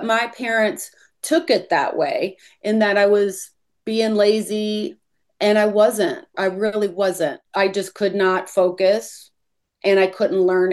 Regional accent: Kentucky, United States; we grew up in Kentucky and lived on a farm.

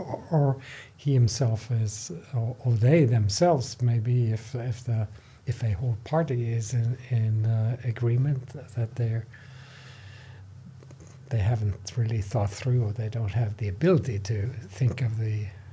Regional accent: Norway; My home country, Norway, I think is fairly stable politically and trustworthy.

